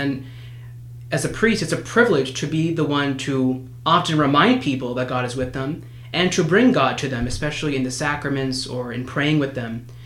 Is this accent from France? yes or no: yes; France; I'm French.